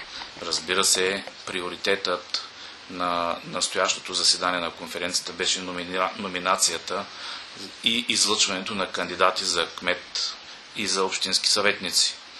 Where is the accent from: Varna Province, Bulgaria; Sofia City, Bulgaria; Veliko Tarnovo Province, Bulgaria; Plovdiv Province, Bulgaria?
Veliko Tarnovo Province, Bulgaria; Veliko Tarnovo; Първо, защото аз съм великотърновец. Аз съм роден и израснал съм в Великотърново, обичам града си